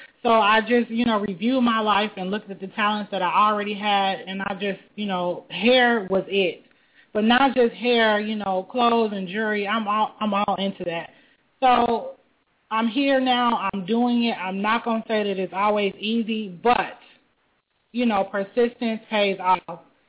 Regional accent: Chicago, Illinois, United States; I am from Chicago.

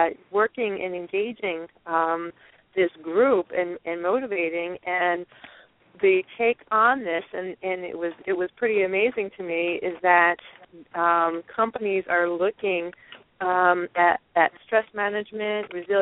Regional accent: New Jersey, United States; Hi, good evening. … from New Jersey.

